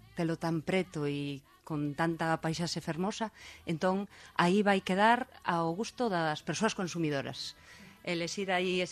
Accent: Santiago de Compostela, Galicia, Spain; eu tiro para casa, porque son de Compostela

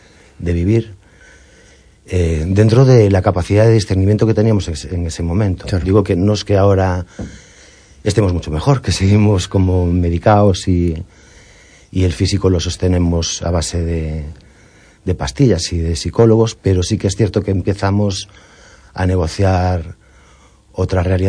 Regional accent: Ribadeo, Galicia, Spain; also born or lived in A Coruña; yo soy de Coruña, en realidad, ¿eh? Soy nacido aquí en Coruña. Me fui de pequeño porque mis padres también eran de Coruña. Y mi padre embarcó en Ribadeo y nos fuimos a vivir allí. Y yo crecí allí y hice vida allí.

